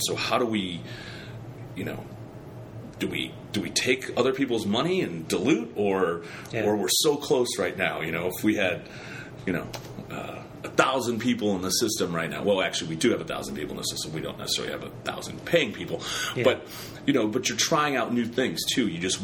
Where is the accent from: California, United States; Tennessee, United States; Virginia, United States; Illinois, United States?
Illinois, United States; we're from Illinois.